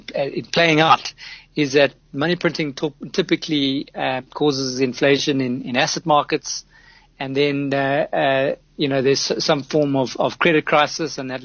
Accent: South Africa; born there; No, I was born in South Africa.

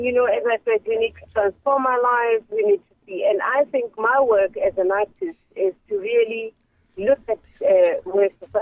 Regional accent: Johannesburg, Gauteng, South Africa; I grew up in Johannesburg, Kusoweto, Johannesburg

